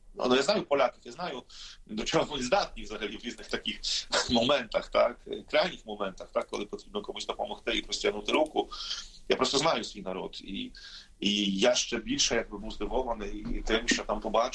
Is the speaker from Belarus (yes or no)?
no; Poland; я поляк, я вже в якомусь моменті почав показувати свій польський паспорт, що мене є польський паспорт